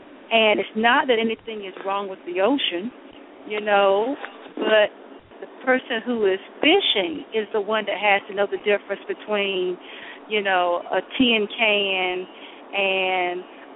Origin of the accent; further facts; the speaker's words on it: the South, United States; oh, God, they would know that I'm a Southerner. I smile too much, you know.